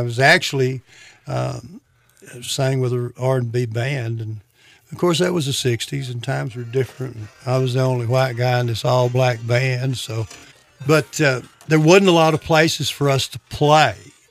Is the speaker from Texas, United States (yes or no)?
yes; Roxton, Texas, United States; I was born and reared down in northeast Texas, a little town called Roxton. It's about 110 miles northeast of Dallas.